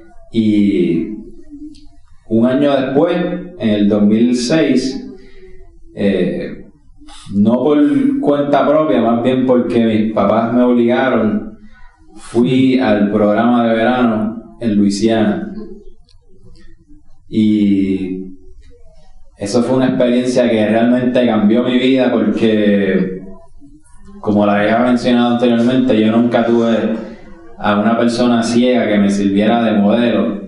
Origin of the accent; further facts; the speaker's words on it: Puerto Rico; Pues yo cuando crecí en Puerto Rico